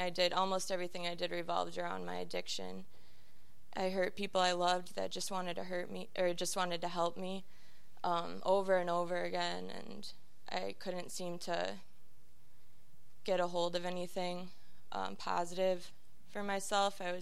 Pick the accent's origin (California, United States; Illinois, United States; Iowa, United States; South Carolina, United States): Illinois, United States; Chicago; I'm 26 years old. I'm from Chicago.